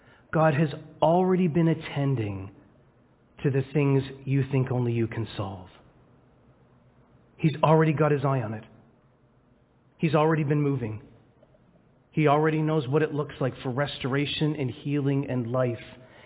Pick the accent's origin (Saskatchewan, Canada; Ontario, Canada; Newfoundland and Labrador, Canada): Ontario, Canada; Scarborough; I grew up in Scarborough, very close to Victoria Park and Lawrence.